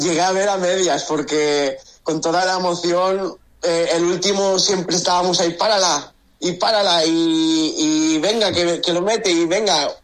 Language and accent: Spanish; Burriana, Valencian Community, Spain; Soy de Burriana, pero pasé el día ahí en Villarreal